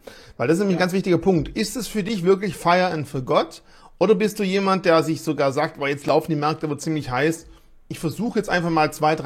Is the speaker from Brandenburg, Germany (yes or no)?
no; Baden-Württemberg, Germany; weil ich zum Beispiel als Schwabe sag, ich habe keinen Bock, Aktien nachzukaufen, die gestiegen sind.